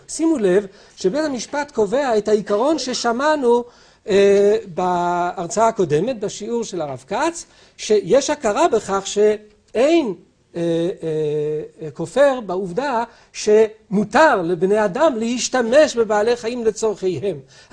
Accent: France; now in Israel; אני נולדתי בצרפת, ואתה מדבר עם צרפתי על כבד אווז

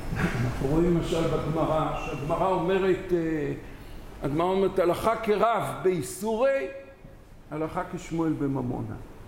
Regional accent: Kfar Pines, Haifa District, Israel; שמילדות התחנכתי, גדלתי בכפר פינס

